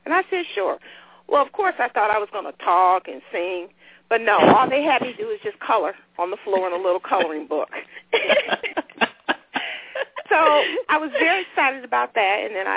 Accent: Cleveland, Ohio, United States; The family that I grew up in, I'm actually from Cleveland, Ohio

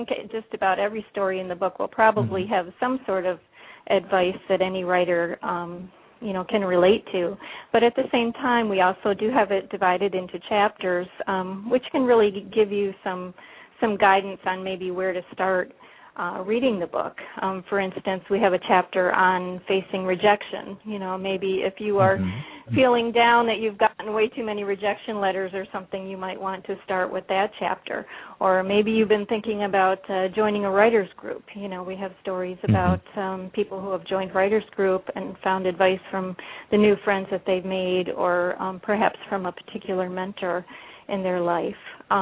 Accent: Michigan, United States; moved away as an adult; I was born and raised in Michigan, and I graduated from Michigan State University with a business degree, and hightailed it out of the cold weather in Michigan to head to Florida soon after that. And I've lived in Florida ever since

